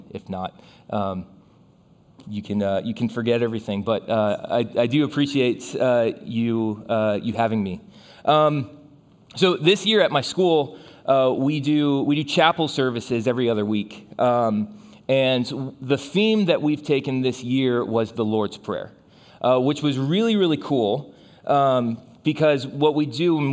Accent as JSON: {"language": "English", "region": "Florida", "country": "United States", "also_born_or_lived": "India", "said": "I like to say that I'm originally from Florida. I went to school in Florida and came to the Triangle by way of India."}